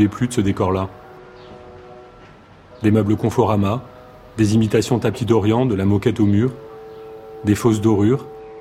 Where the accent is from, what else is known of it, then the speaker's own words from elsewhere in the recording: Forbach, Grand Est, France; moved away; Les fils d'ingénieurs, de médecins, de pharmaciens avec qui je partageais mon lycée. J'ai quitté Forbach il y a plus de 30 ans. Mais Forbach ne m'a jamais quitté.